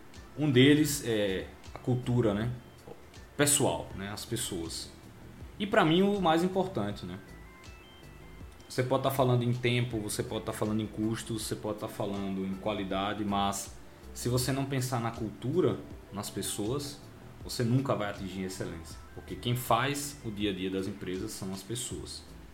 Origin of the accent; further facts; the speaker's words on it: Maceió, Alagoas, Brazil; sou natural de Maceió